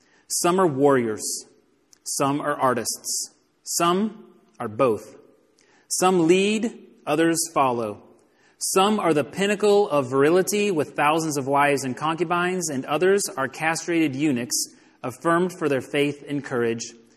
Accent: Texas, United States; Where I grew up in Texas, manhood was closely connected to gun ownership and the appropriate use of firearms.

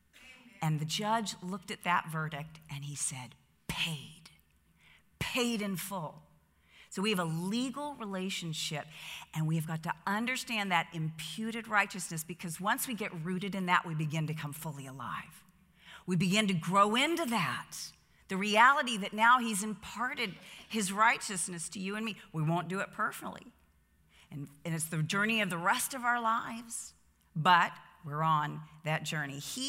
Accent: the South, United States; I think I'm from the Southern Bible Belt, and I'm going to tell you, most churches there, I don't care what faith tradition they are, really struggle with a Christian being able to drink alcohol.

